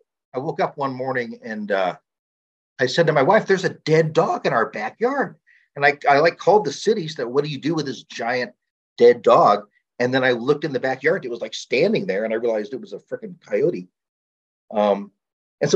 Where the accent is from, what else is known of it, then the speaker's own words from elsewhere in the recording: Iowa, United States; also born or lived in Pueblo; now in Security-Widefield, United States; I grew up in Iowa. I lived in like funky neighborhoods in Pueblo for quite a while. And we moved to Security Widefield, like just southeast of Colorado Springs